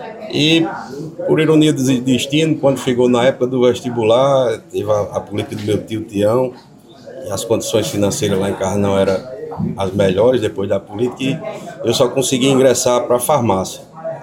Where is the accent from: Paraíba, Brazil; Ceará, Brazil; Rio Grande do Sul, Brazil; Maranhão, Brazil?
Paraíba, Brazil; Brejo dos Santos; com o sonho de voltar para a minha terra. Né? Voltei para Brejo dos Santos